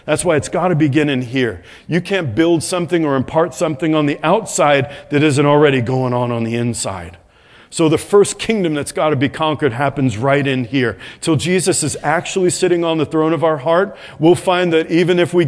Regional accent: New York City, New York, United States; I'm from New York City. Like, yeah, I haven't heard that and worse before.

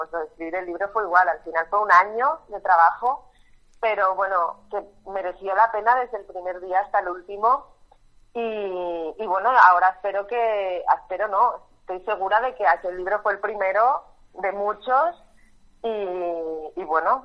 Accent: Asturias, Spain; yo soy de Asturias, y aquí los diminutivos se hacen así, ¿no?

